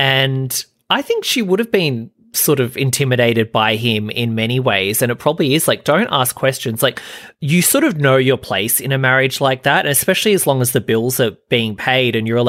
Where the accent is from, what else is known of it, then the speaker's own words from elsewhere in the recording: Australia; to me over here from Australia, so I don't know if he could sue me in Australia, but I guess being an Australian